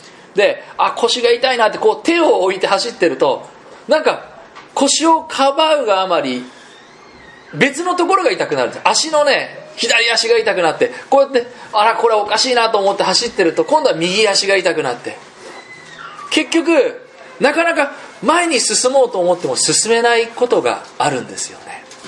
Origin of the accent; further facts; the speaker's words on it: Hiroshima, Japan; 広島県出身なんですけれども、広島でも有名なサッカーの名門校だったんですね